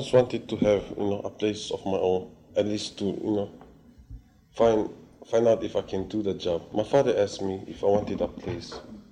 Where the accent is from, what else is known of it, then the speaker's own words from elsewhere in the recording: Waipio, Hawaii, United States; I was brought up in Waipio, and we had to work our way to live by raising taro.